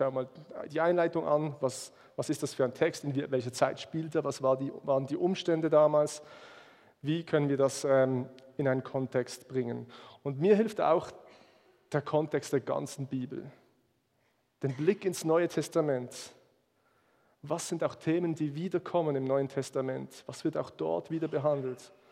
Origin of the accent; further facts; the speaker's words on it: Basel, Basel-Stadt, Switzerland; das machen wir als Basler sowieso nicht